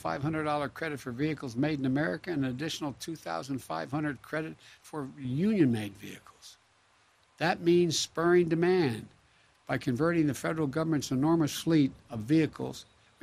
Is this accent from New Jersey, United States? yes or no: no; Scranton, Pennsylvania, United States; also born or lived in Claymont, United States; Now I know many of you watching at home are like the folks I grew up in Scranton and Claymont, Delaware.